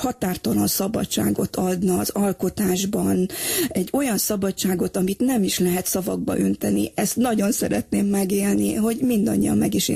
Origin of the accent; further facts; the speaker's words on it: Transylvania, Romania; Boldog vagyok, hogy Erdély a szülőföldem, és Magyarország az édesanyám.